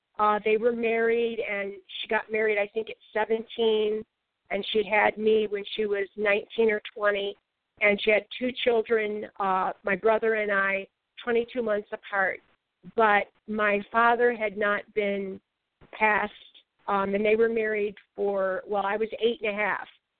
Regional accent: the South, United States; accent: Southern; all of our families had farms. We were very Southern. I had a very strong, I know I don't have my accent anymore, of course. I have a Chicago accent, actually. But we had Southern accents.

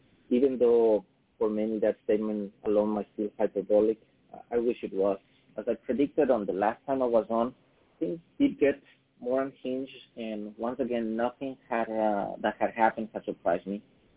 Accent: Ecuador; when I was growing up in Ecuador, the history lessons we received as a child

